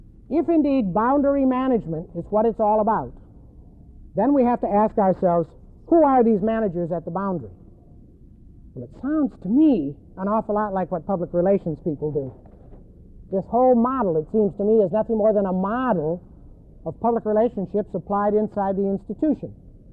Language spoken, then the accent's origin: English; New England, United States; remember, I'm from New England, where all those old businesses were